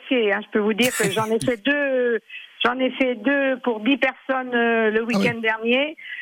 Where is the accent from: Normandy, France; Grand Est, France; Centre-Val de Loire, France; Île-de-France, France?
Centre-Val de Loire, France; Non, mais moi, je suis native du Berry, donc...